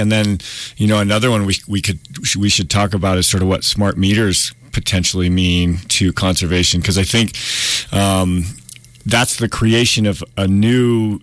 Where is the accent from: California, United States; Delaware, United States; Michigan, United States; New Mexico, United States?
New Mexico, United States; Santa Fe; So I grew up here in Santa Fe, left after high school and went off to college.